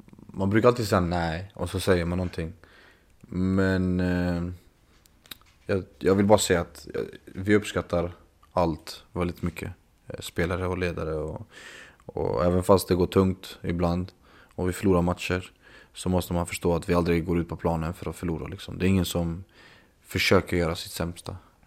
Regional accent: Kosovo; now in Sweden; Jag är kosovoalban. Jag är stolt över var jag kommer ifrån.

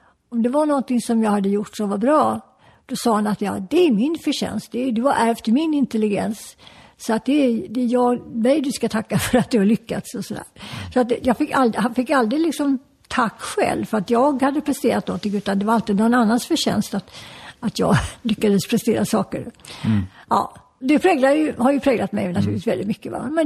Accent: Gothenburg, Västra Götaland County, Sweden; när tanterna hemma i Göteborg eller Sävedalen där hon bodde sa att jag såg … på tv igår kväll.

